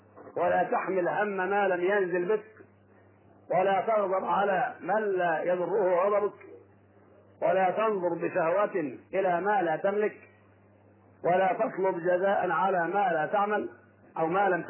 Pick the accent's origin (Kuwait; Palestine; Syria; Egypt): Egypt; Sharqia Governorate; في بلدتي منذ شهر قم حليم من القاهرة الشرقية